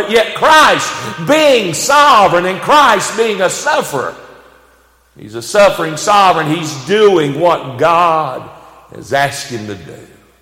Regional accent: Spielcorn, North Carolina, United States; I'm a country boy. I'm from Spielcorn, North Carolina.

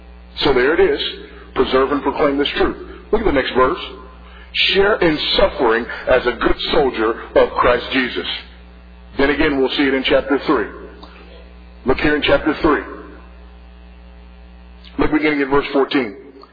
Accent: Los Angeles, California, United States; I grew up in Los Angeles, California. Drug infested, gang infested, South Central Los Angeles, California.

